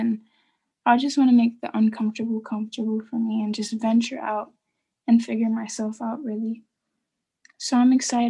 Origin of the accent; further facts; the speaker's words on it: Dominican Republic; now in United States; I'm from the Dominican Republic, where my dad is.